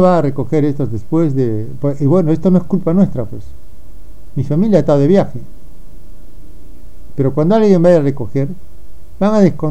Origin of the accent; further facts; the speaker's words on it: Peru; con DNI 1038914 como ciudadano peruano.